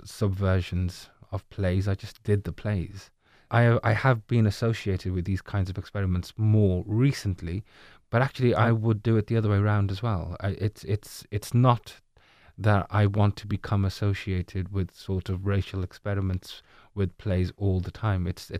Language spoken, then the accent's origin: English; Birmingham, West Midlands, United Kingdom; born there; I was born in Birmingham, so my accent was a little bit different then.